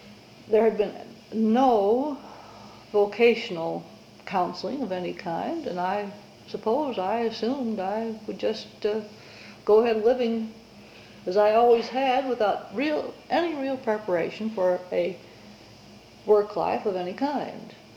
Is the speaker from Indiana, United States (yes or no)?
yes; Valparaiso, Indiana, United States; also born or lived in Francisville, United States; I'm a Hoosier, first of all. I was born in Francisville, Indiana. Lived there with my family until I was 10 years old when we moved to Valparaiso.